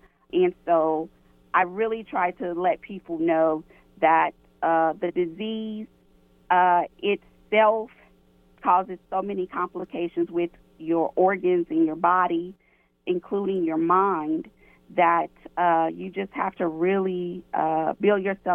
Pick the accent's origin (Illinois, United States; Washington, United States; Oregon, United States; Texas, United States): Illinois, United States; Chicago; moved away; I am originally from Chicago, and I came to Oklahoma to go to school.